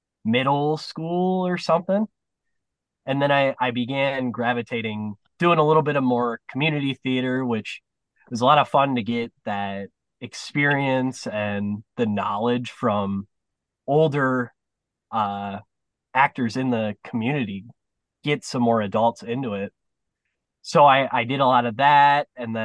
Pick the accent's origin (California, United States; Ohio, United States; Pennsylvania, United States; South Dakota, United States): South Dakota, United States; Canton; So I'm from Canton, South Dakota, which is just a little south of Sioux Falls.